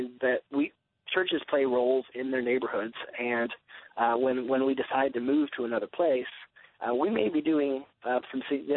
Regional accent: Washington, District of Columbia, United States; the church that I grew up in the Washington, D.C. area

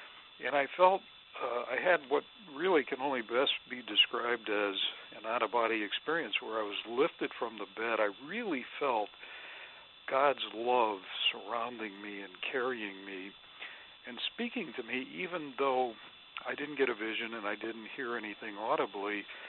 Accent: Michigan, United States; I was raised in Michigan in a lower middle income family

